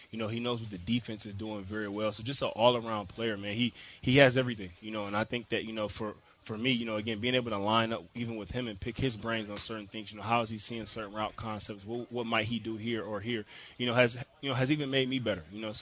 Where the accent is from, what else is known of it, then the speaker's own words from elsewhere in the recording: Detroit, Michigan, United States; me growing up in Detroit